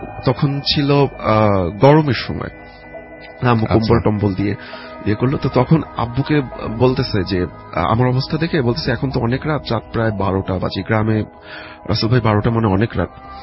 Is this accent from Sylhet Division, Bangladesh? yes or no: no; Rajbari, Dhaka Division, Bangladesh; আমি যে স্টোরিটা বলতে চাচ্ছি এটা আমার হোম ডিস্ট্রিক্ট রাজবাড়িতে ঘটে